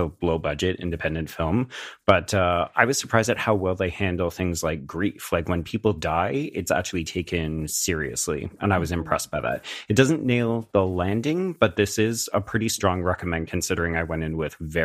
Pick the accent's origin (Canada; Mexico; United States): Canada; as the Canadian on the podcast, I could say, oh, maybe they'll be in Canada because Canadians are purportedly very nice